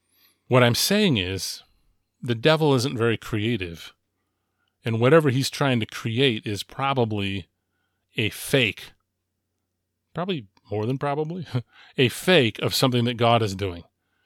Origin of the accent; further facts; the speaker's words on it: United States; I am an American, and I'm glad I'm an American.